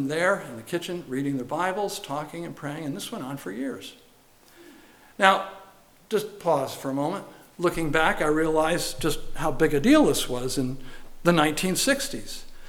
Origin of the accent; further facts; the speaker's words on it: Latham, New York, United States; I grew up in Latham, New York. It's a suburb of just outside the city of Albany, and I attended Shaker High School.